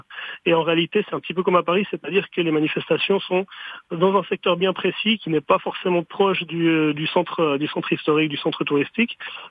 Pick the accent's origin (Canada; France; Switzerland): Switzerland; Lausanne, Vaud; nous, on est suisse et chilien, notre père est suisse, notre mère chilienne, et on est de Lausanne en Suisse.